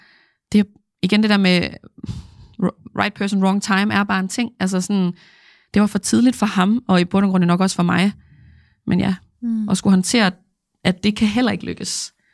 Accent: Randers, Central Denmark Region, Denmark; alle de traumatiserende minder, jeg havde derhjemme i Randers

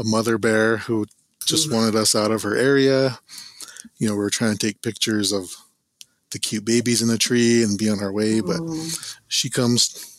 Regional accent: South Dakota, United States; now in Colorado, United States; Since I'm from South Dakota, the plains, I was able to connect with the plains tribes right away

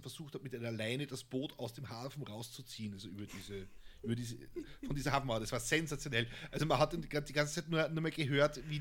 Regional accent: Austria; wir sind aber auch als Österreicher gibt es ja nichts Schöneres, als Deutschen beim Scheitern zuzuschauen

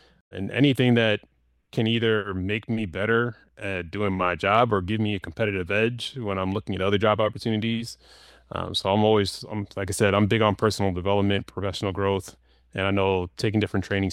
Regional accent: Rockland, New York, United States; also born or lived in Queens, United States; I love New York. I was born in Queens, grew up in Rockland. So yeah, I've very close to my heart, New York.

